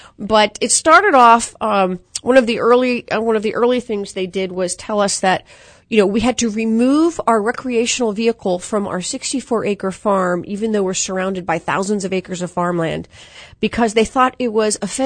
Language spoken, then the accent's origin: English; Mount Vernon, Virginia, United States; I grew up in Mount Vernon, Virginia, on what we were told growing up was a part of George Washington's vast farmland.